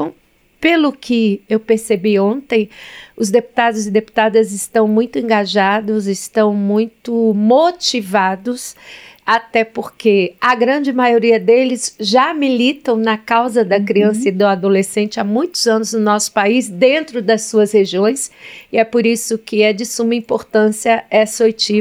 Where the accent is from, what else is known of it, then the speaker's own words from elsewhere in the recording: Bahia, Brazil; na região Nordeste, que é a região que eu represento, né, eu sou da Bahia